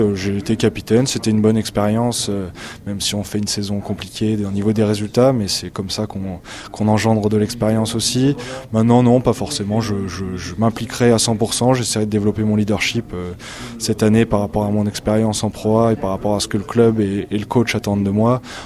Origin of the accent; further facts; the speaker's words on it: Clermont-Ferrand, Auvergne-Rhône-Alpes, France; also born or lived in Rouen / Chalon; je viens de Rouen. J'ai passé 2 ans à Rouen en Pro A et je suis originaire de Clermont-Ferrand et j'ai joué pendant 5 ans à Chalon avant.